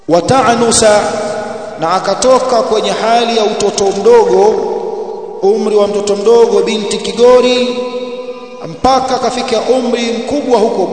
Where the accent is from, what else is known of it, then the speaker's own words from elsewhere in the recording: Tanga, Tanga Region, Tanzania; Kule kwetu Tanga kwenye harusi, kina mama wakiimbaimba wanamtaja bwana harusi kwenye nyimbo